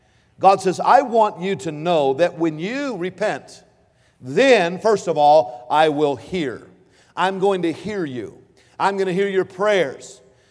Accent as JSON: {"language": "English", "region": "California", "country": "United States", "said": "since I was from California, I might just have a way to, you know, get her to move out."}